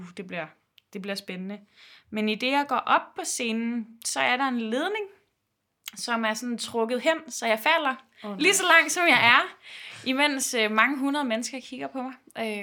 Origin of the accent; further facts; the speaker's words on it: Jutland, Denmark; now in Copenhagen, Denmark; Jeg er også selv fra Jylland jo